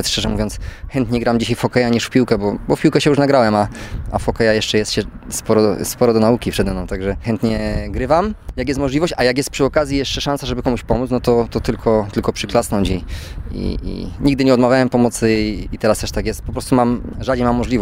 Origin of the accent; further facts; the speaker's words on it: Silesian Voivodeship, Poland; ja jestem Ślązakiem z krwi i kości, więc jakby całą moją karierę zawodniczą spędziłem na Śląsku, bo nigdy nie musiałem zmieniać miejsca zamieszkania